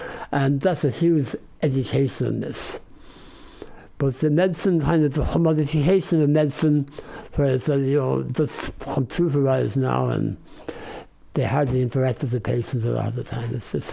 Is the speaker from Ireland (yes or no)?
yes; Dublin, Leinster, Ireland; We grew up in Dublin in the 60s and everybody was poor. There was really no wealthy people.